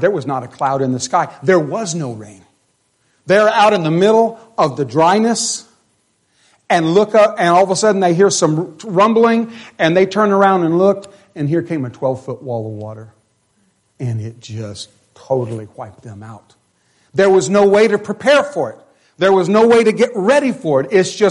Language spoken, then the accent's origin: English; Carlsbad, New Mexico, United States; I was born in Carlsbad, New Mexico, and lived the first few years of my life in Carlsbad. And Carlsbad, desert, desert, desert, dry, dry, dry, just like this.